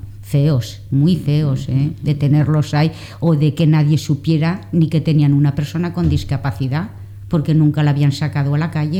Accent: Valencia, Valencian Community, Spain; Nosotros somos de Valencia.

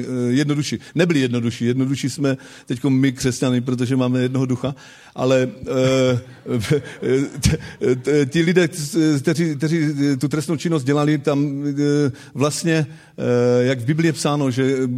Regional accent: Bohumín, Moravian-Silesian Region, Czechia; jak tady bylo řečeno. Jsem z Bohumína, kousek od Ostravy a jsem už dědou.

